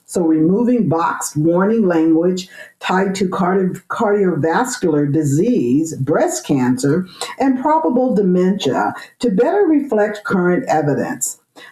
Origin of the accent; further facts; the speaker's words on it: California, United States; I am airing from Sacramento, California, actually my home state.